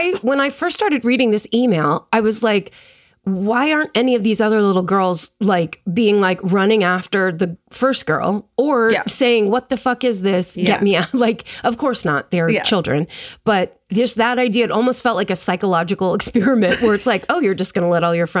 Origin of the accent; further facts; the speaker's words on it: England, United Kingdom; I grew up just outside London